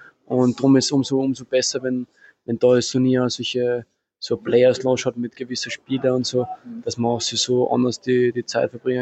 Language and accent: German; Austria; da wo ich aufgewachsen bin, immer das Tennisbild in Österreich.